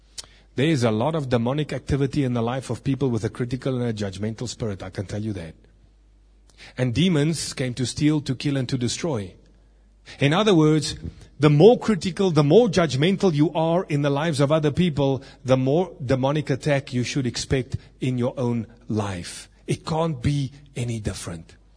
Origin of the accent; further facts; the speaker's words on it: Kibler Park, Gauteng, South Africa; I was growing up in an area that was sort of semi-rural. I grew up in Kibler Park.